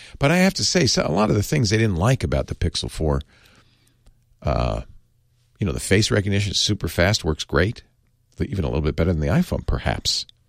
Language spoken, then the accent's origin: English; United States; as an American, I speak no other tongue. This is it. It's American or nothing.